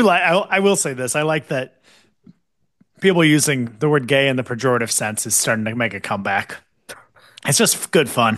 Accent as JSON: {"language": "English", "town": "Seattle", "region": "Washington", "country": "United States", "said": "I know that's a common joke, but like, I'm from Seattle."}